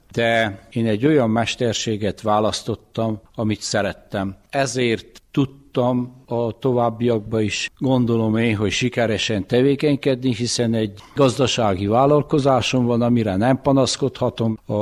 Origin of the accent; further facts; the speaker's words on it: Csíkszépvíz, Harghita, Romania; Büszke vagyok arra, hogy Széfvízen születtem, és ugyanakkor azt is elmondhatom, hogy az utcából se költöztem ki, hiszen három generációja ott élünk abba az utcába.